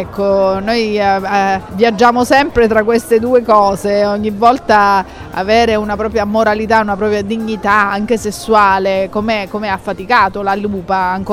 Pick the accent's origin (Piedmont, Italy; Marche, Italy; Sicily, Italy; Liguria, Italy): Sicily, Italy; Catania; E per esattezza io vengo dallo Ionio, perché il mio mare è quello catanese ed è lo Ionio.